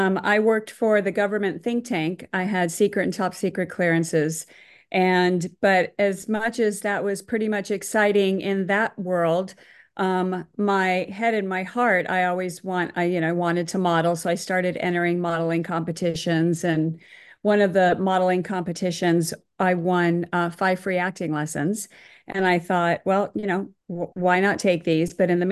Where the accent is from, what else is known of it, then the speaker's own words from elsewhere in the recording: Chicago, Illinois, United States; It was, triple features at the Brighton Theater in Chicago, and it was just part of my growing up and part of the fun.